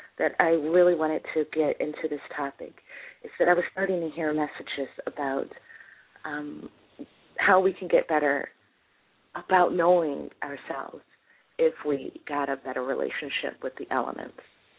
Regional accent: Washington, District of Columbia, United States; I grew up in Southeast, Anacostia.

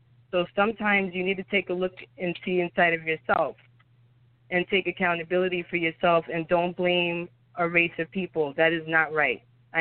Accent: New York, United States; I love hip hop music. I'm from New York. I grew up on it. I absolutely love it.

